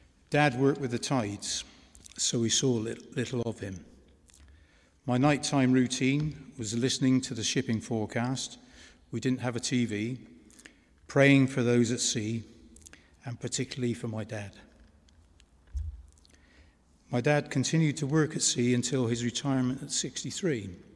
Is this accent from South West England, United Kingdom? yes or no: yes; Saul, South West England, United Kingdom; born there; I was born in Gloucestershire in a small village called Saul